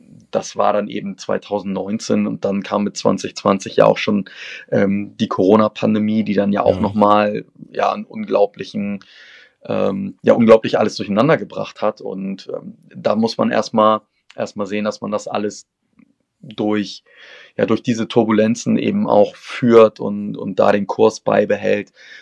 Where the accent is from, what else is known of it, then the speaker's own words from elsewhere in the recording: Hamburg, Germany; Ich bin gebürtiger Hamburger, wohne auch nach wie vor am Stadtrand in Hamburg